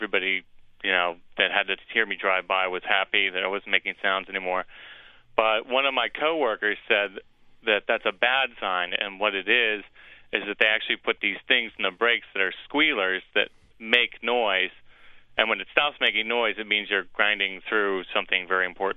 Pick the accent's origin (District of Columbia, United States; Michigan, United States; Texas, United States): District of Columbia, United States; Washington; I'm from Washington, D.C.